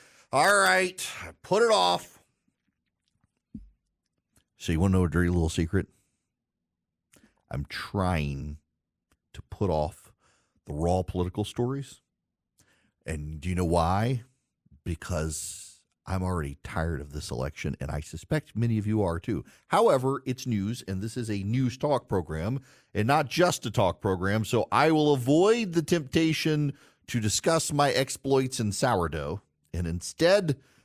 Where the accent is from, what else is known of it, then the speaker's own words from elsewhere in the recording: Louisiana, United States; including my home state of Louisiana